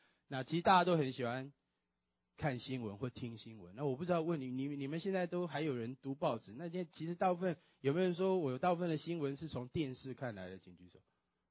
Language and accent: Chinese; Taiwan; 那时候我是台湾来的哈，台胞。